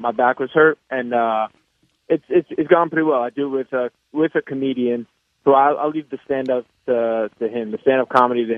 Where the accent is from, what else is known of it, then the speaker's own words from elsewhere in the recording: Newark, New Jersey, United States; It's, 10 minutes from the house I grew up in Newark, New Jersey